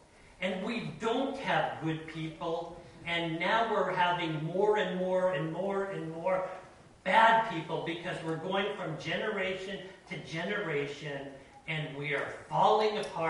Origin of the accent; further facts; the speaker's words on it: Canada; I'm Canadian.